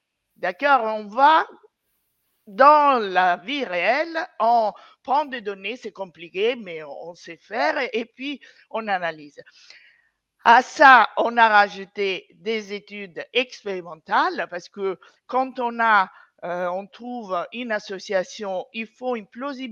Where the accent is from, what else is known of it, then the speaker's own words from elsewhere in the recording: Rome, Lazio, Italy; born there; French is a second language; Moi, je suis italienne, je suis née à Rome.